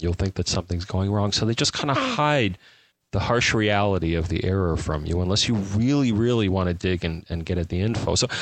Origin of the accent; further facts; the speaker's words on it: Southern Canada, Canada; So, oh, well, where I was, you know, which a little, you know, kind of southern part of Canada.